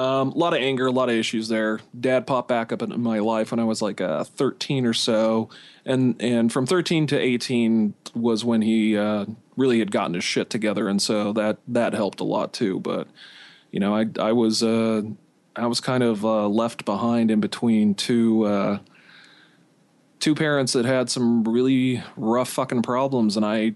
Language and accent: English; Midvale, Utah, United States; my mom decided to go back to school up at the University of Utah and move downtown, and I grew up in Midvale.